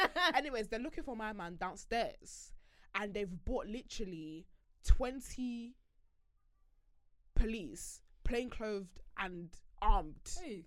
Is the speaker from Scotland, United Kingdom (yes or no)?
no; Luton, East of England, United Kingdom; I'm from Luton.